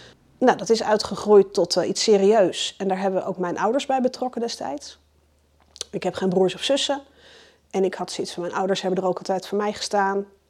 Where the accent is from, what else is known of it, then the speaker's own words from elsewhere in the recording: Zeist, Utrecht, Netherlands; born there; also born or lived in Schoonhoven / Ridderkerk / England / Amsterdam; now in Zaandam, Netherlands; Ik ben geboren in Zeist. En Schoonhoven gedaan, een tijdje Ridderkerk gewoond. Via Engeland uiteindelijk in Amsterdam terechtgekomen. En via Amsterdam in Zaandam gaan wonen.